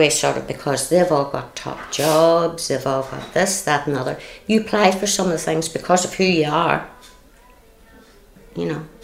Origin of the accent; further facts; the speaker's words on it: United Kingdom; to put it squarely, I'm British.